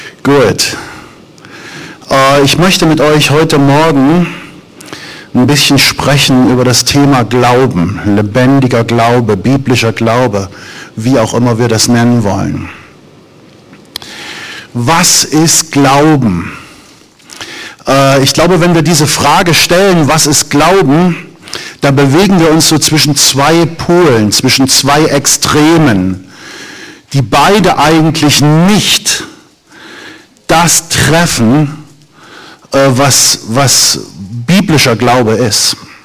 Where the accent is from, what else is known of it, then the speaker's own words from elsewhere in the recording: Suhl, Thuringia, Germany; Wir kommen aus Suhl. Wer von euch weiß, wo Suhl liegt?